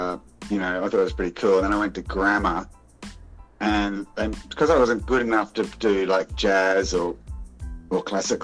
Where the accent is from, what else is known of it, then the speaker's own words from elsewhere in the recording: Brisbane, Queensland, Australia; Before school, from 3 to 5, and then I went to Ascot State School, 7 years.